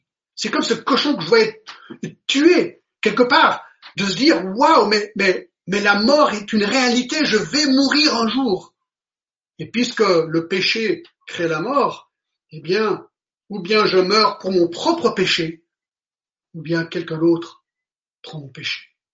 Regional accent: Choulex, Geneva, Switzerland; quand j'ai grandi à Choulet, ici à Genève, pas loin d'ici, on avait juste en face de chez nous une ferme

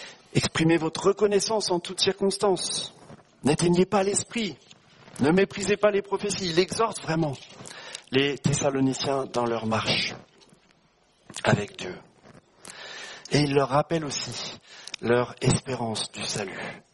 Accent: France; moi, en tant que bon français, je suis aussi suisse, mais c'est le côté français

